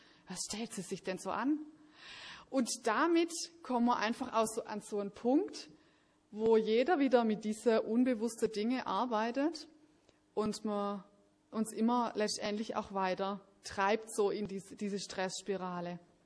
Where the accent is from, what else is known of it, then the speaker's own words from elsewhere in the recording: Schwäbisch Hall, Baden-Württemberg, Germany; Ich komme aus Schwäbisch Hall